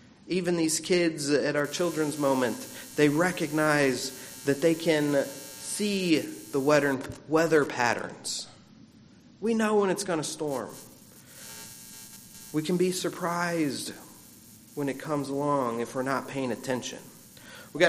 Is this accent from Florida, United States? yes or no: yes; Florida, United States; I grew up in Florida on the East Coast.